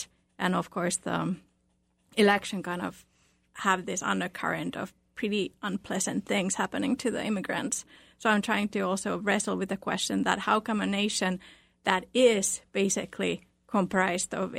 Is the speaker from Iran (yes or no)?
no; Finland; now in United States; I'm originally from Finland. I came to U.S. in 2001, first as an exchange student. I met my husband, got married, came here as a 2004